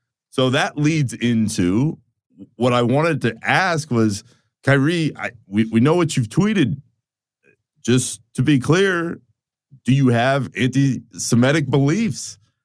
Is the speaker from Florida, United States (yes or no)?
yes; Orlando, Florida, United States; I was telling him how I grew up in Orlando.